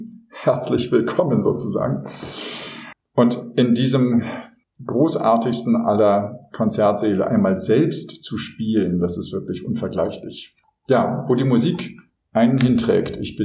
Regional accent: Berlin, Germany; in Berlin-West, wo ich aufgewachsen bin.

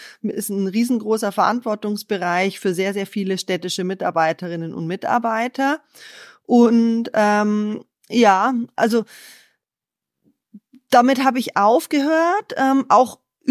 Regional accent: Bavaria, Germany; Ich freue mich sehr, dass ich nochmal eingeladen wurde. Ich bin Bayerin, die mittlerweile in Berlin arbeitet.

